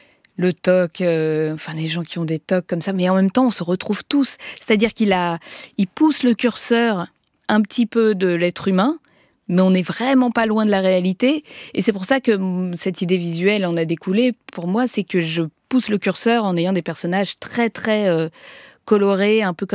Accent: Marseille, Provence-Alpes-Côte d'Azur, France; je viens de Marseille, je viens du Sud.

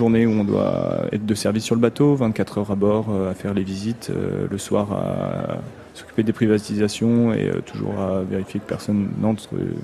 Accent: Nouvelle-Aquitaine, France; now in Rouen, France; Moi, je suis de Corrèze.

